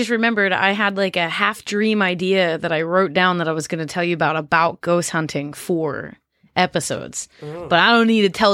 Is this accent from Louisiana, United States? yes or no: no; Pennsylvania, United States; Yeah, there's also, like, we're from Pennsylvania.